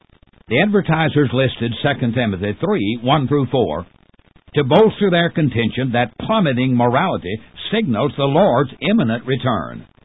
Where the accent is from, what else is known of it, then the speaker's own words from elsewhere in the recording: Tennessee, United States; came to my hometown in Middle Tennessee